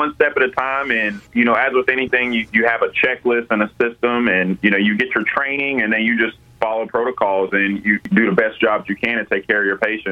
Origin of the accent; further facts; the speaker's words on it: Dallas, Texas, United States; Yeah, we're both from Dallas here. We've been here. … was born and raised here, and I've been here since I was five, so Dallas is home.